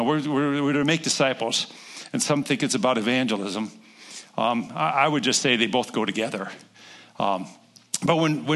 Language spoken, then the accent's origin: English; Brooklyn Park, Minnesota, United States; also born or lived in Knoxville, Iowa; And so I grew up in Brooklyn Park, so I know that area of Minnesota real well. My family's all from Bemidji-Bagley area in northern Minnesota